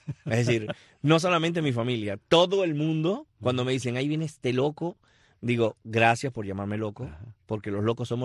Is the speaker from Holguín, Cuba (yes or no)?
yes; Holguín, Cuba; Bueno, nací en Holguín.